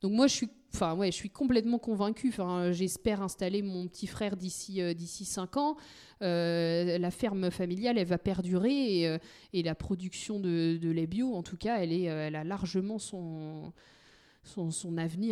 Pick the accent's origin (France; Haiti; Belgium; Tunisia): France; Chez nous, en France, on est vite un peu apeuré sur des fermes de 150 vaches